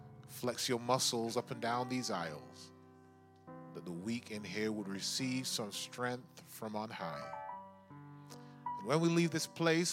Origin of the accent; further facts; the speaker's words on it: Oldham, North West England, United Kingdom; I grew up in the Northumberland Conference in just outside of Manchester, a place called Oldham.